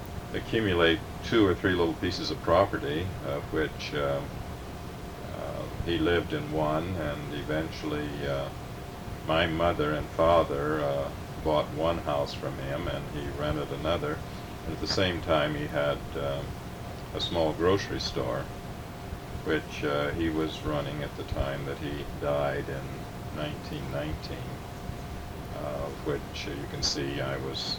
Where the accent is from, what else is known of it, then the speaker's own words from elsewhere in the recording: Champaign, Illinois, United States; I came here October the 5th, 1911, at Burnham Hospital, since I was born in Champaign. Born and reared here.